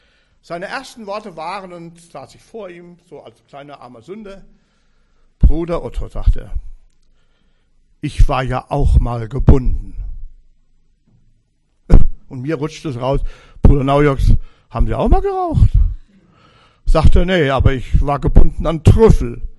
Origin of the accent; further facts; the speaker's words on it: North Rhine-Westphalia, Germany; Nun komme ich aus dem Kreis Wittgenstein, heute Kreis Siegen-Wittgenstein.